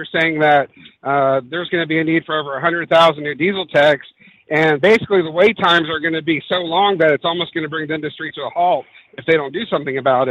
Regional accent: Atlanta, Georgia, United States; my home state of Georgia, I'm from North Atlanta.

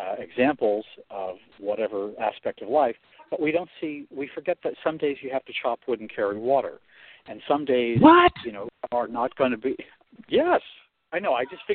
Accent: Randolph, New Jersey, United States; also born or lived in Minneapolis, Minnesota; I grew up in suburban New Jersey, Morris County, New Jersey, in a little town called Randolph, and had a lovely childhood there.

